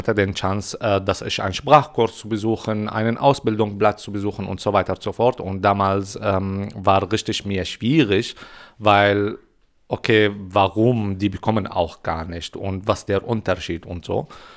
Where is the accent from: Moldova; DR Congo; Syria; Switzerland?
Syria; German is a second language; now in Germany; Ich komme aus Syrien